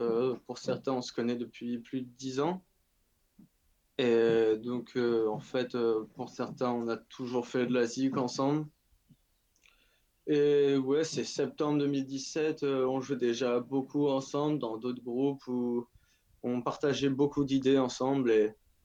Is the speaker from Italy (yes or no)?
no; Tours, Centre-Val de Loire, France; On est de Tours.